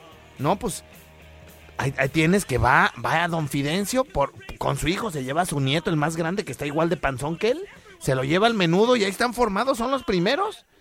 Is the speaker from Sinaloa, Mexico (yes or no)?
no; Jalisco, Mexico; Y que soy allá de Jalisco y ni sabes, güey, las costumbres.